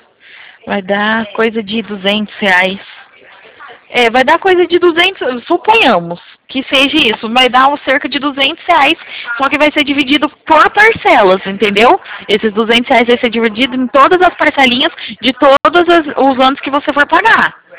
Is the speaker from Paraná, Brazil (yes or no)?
yes; Arapongas, Paraná, Brazil; Sou da cidade próxima, sou de Araponga